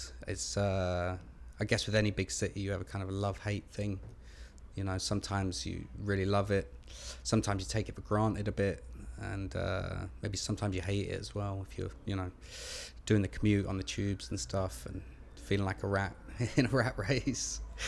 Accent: Midlands, United Kingdom; now in London, United Kingdom; I'm 36 years old and I'm originally from the Midlands, now resident in South London.

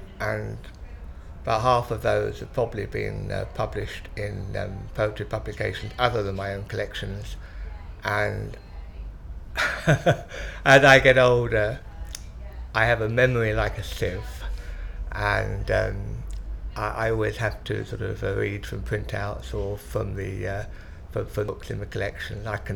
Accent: London, United Kingdom; I was born on the 21st of the 12th, 1945, and I'm from London.

